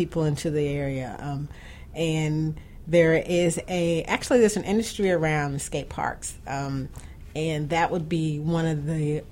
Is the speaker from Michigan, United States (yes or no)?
no; Indianapolis, Indiana, United States; I grew up in Indianapolis, and Indianapolis is known as the amateur sports capital of the world.